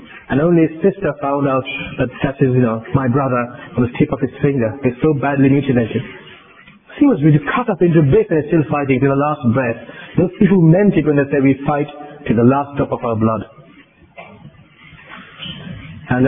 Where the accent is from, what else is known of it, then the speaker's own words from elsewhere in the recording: United Kingdom; We have to make a New Year's resolution, I suppose, to follow the culture of this country. We are British.